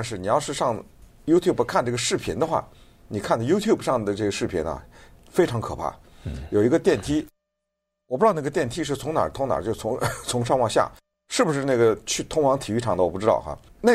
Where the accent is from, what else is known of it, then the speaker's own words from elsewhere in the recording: Beijing, China; 我小的时候在北京看足球比赛还打架呢